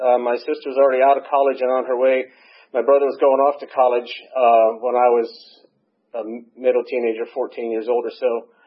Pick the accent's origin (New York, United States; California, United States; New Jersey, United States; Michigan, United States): New York, United States; also born or lived in Boston; I was born in Boston. I was raised in upstate New York and northern New York.